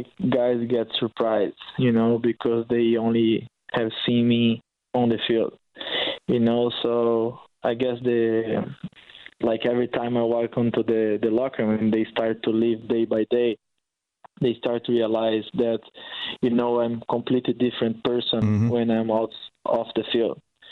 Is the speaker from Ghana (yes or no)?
no; Brazil; English is a second language; growing up in Brazil.